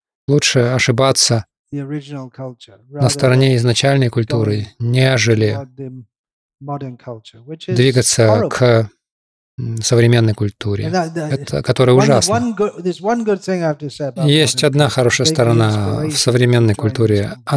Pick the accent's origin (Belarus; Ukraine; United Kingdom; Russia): United Kingdom; Я рос в Британии.